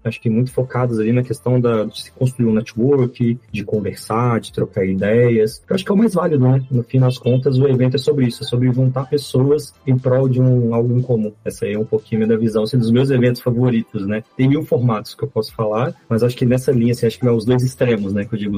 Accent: Belo Horizonte, Minas Gerais, Brazil; sou aqui de BH, Belo Horizonte, mineiro.

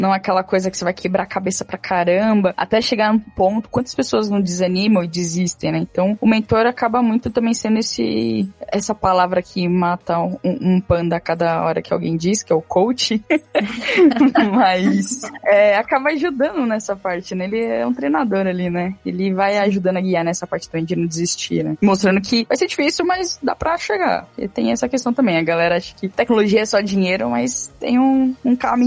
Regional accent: São Paulo, Brazil; eu sou aqui de São Paulo

